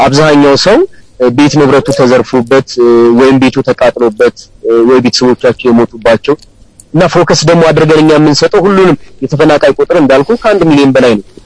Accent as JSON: {"language": "Amharic", "region": "Amhara", "country": "Ethiopia", "said": "እኛ የአብዛኞቻችን የወሎ ልጆች ነን። ከተለያየ አካባቢ የወሎ ልጆች ነን።"}